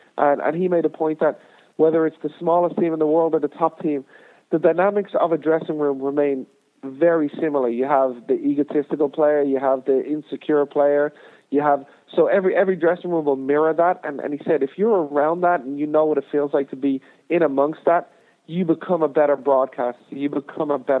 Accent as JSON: {"language": "English", "country": "Ireland", "tie": "born or raised there", "lives_now": "United States", "said": "growing up in Ireland and playing in League of Ireland"}